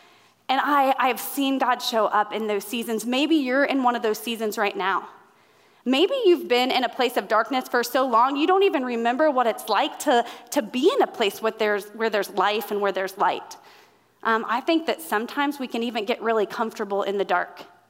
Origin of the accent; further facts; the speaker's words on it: Indiana, United States; now in Arizona, United States; So I'm from Indiana originally. I live in Arizona now